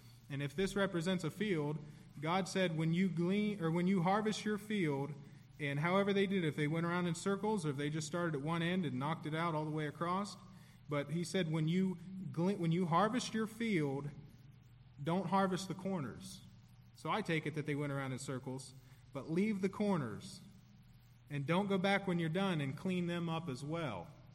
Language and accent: English; United States; And I'm a patriot. I am an American. I believe in America. I love America.